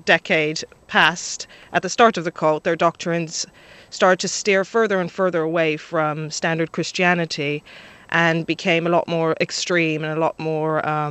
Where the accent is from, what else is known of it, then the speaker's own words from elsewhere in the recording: France; English is a second language; despite being French, you can hear my accent isn't quite French.